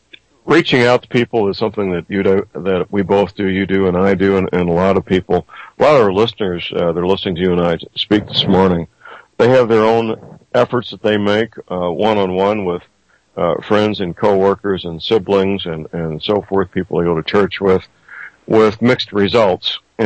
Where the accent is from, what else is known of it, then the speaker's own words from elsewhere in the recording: St. Louis, Missouri, United States; Where St. Louis, Missouri, my hometown, there were snowmobile dealerships opening up